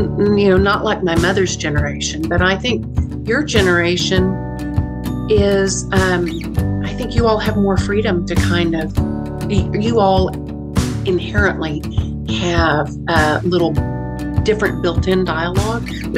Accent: Massachusetts, United States; born there; So he was stationed out of Massachusetts. That's why I was born up there.

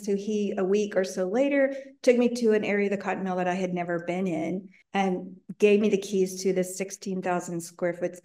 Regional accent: Texas, United States; also born or lived in Washington, D.C.; I grew up in Texas, lived 30 years in DC working for NASA, and always thought I'd move back to Austin

